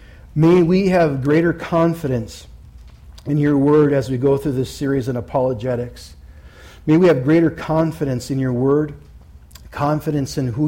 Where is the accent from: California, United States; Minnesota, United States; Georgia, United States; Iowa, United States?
Minnesota, United States; Purple and gold go with what team? I'm from Minnesota. Vikings, oh yeah.